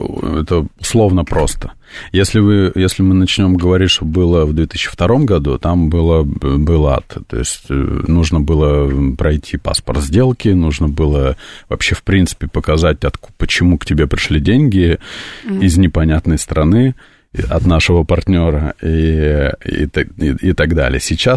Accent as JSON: {"language": "Russian", "region": "Moscow", "country": "Russia", "said": "мы, москвичи"}